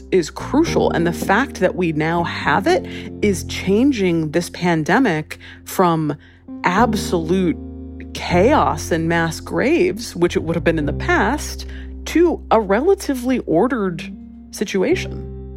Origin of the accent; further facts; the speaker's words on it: Hawaii, United States; my parents live in Hawaii. I grew up in Hawaii. They're still there.